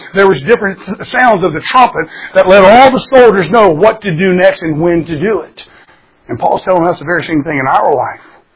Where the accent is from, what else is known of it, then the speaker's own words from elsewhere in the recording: Florida, United States; I grew up in Florida. I grew up alligators all over the place.